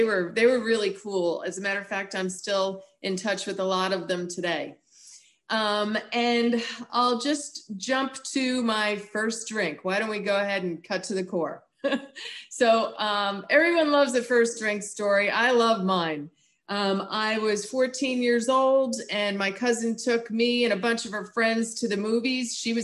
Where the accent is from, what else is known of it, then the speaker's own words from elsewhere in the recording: New Jersey, United States; now in Tallahassee, United States; Yes, I'm from Tallahassee, Florida, but originally I'm from the great state of New Jersey.